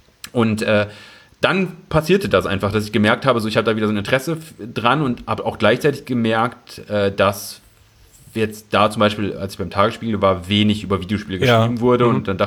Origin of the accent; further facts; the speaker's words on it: Osnabrück, Lower Saxony, Germany; auf dem Dachboden meiner letzten WG in Osnabrück, wo ich herkomme, vergessen.